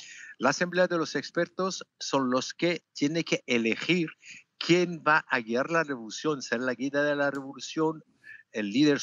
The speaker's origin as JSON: {"language": "Spanish", "country": "Iran", "also_born_or_lived": "Italy", "moved": "as an adult", "said": "Yo me fui de Irán para estudiar a la universidad en 1969"}